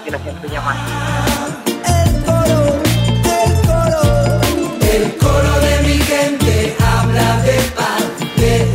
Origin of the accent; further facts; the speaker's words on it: Granada, Andalusia, Spain; moved away; also born or lived in Alcalá la Real / Madrid; Bueno, yo nací en Alcalá la Real, en Jaén, y con 2 añitos mi familia, cuando yo tenía 2 añitos, mi familia se trasladó a vivir a Granada, así que bueno, soy granadina de adopción y en la ciudad donde crecí